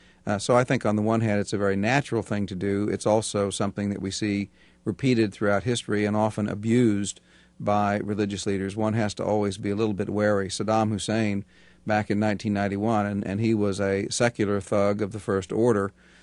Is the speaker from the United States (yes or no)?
yes; Tulsa, Oklahoma, United States; born there